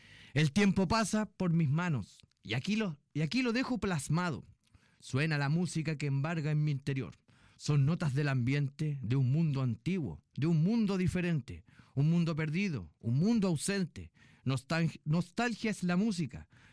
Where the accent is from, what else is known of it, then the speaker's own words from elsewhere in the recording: Quillota, Valparaíso, Chile; se gestó en las noches de locura desenfreno en mi tierra natal, Quillota